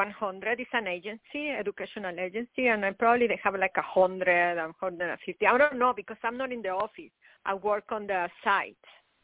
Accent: Mexico; now in New York City, United States; I'm from Mexico, and I live in New York City, and that's the other thing.

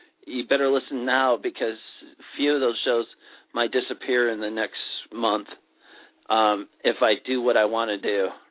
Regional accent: Chicago, Illinois, United States; Come on. I'm from Chicago. Who am I going to cheer for?

